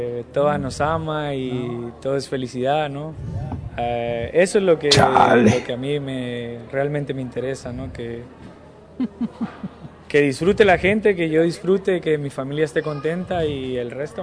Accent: Mexico; Yo considero que tengo una de las mejores carreras como jugador mexicano.

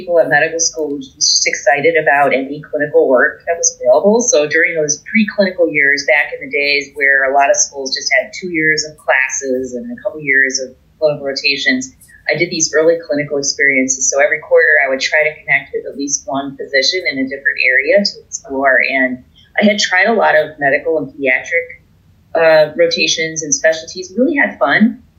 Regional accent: Milwaukee, Wisconsin, United States; now in Cleveland, United States; I grew up in Wisconsin. I was born in Milwaukee, and my family is still there.

